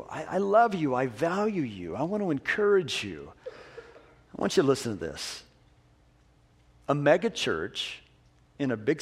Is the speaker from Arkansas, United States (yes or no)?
no; Cave Junction, Oregon, United States; Cave Junction, my hometown that I grew up in, all of 300 people, is to Portland.